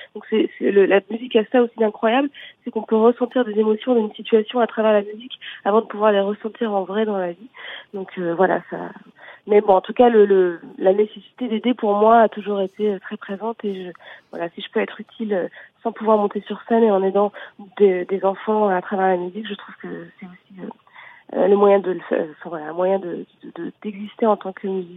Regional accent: France; je suis française, donc je n'ai pas rien connu, j'ai pas connu de guerre

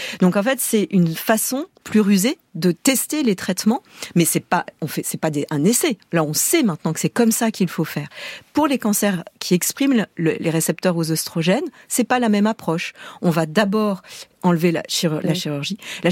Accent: France; Voilà, on est français, on adore le bon vin.

